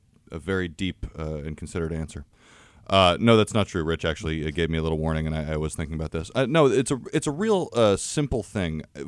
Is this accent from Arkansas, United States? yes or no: no; New Jersey, United States; I think, I'm from New Jersey, yeah, originally, and so don't hold that against me.